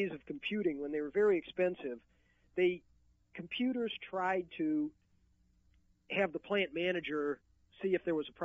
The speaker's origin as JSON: {"language": "English", "town": "Detroit", "region": "Michigan", "country": "United States", "tie": "born or raised there", "said": "Yeah, I'm a born and raised in Detroit guy."}